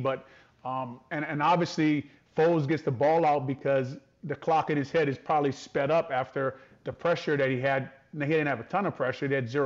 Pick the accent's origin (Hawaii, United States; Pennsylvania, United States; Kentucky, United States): Hawaii, United States; I grew up with him in Hawaii.